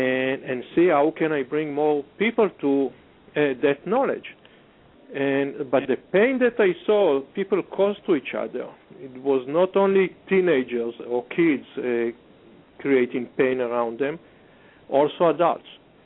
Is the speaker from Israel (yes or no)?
yes; Israel; now in Los Angeles, United States; I grew up in a society, I grew up secular in Israel on a kibbutz, and then I had to come all the way to Los Angeles to become a believer.